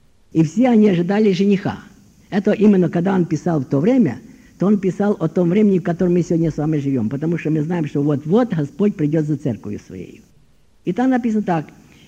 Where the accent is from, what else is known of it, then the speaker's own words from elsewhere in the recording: Ukraine; я сам с Украины